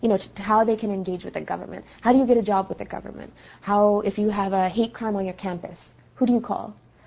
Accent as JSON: {"language": "English", "country": "United States", "said": "yes, I'm a Muslim, I'm an American, and I'm a patriot."}